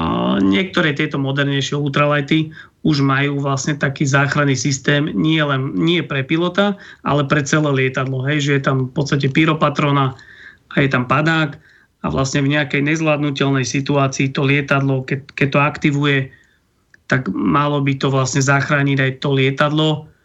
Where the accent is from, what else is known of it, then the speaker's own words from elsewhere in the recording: Záhorie, Slovakia; My keďže sme zo Záhoria, tak my sa napríklad do časti na východné Slovensko s bezmotorovým lietaním dostanete málo.